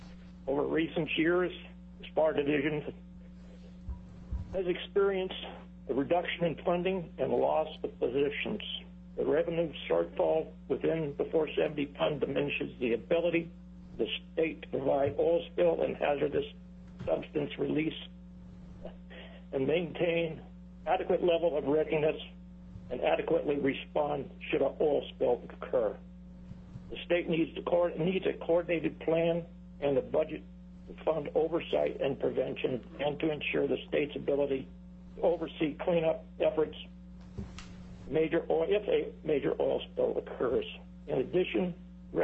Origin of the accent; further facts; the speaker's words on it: Homer, Alaska, United States; I'm from Homer.